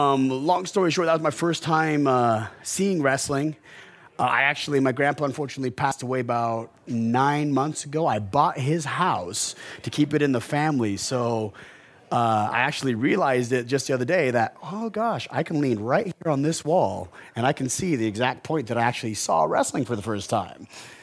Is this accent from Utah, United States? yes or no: yes; Utah, United States; So where are you from? I said, oh, well, I'm from Utah.